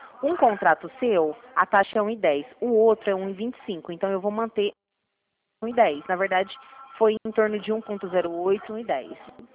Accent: Ribeirão Preto, São Paulo, Brazil; Não, eu sou de Ribeirão Preto. Eu falo da Central.

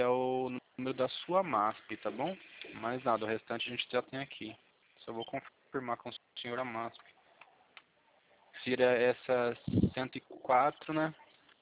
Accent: São Paulo, Brazil; Eu sou do estado de São Paulo.

